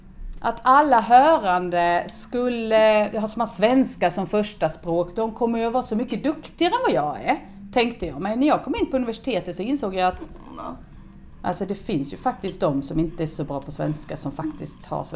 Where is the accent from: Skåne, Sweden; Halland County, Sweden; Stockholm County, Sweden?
Skåne, Sweden; Ja, jag är skåning.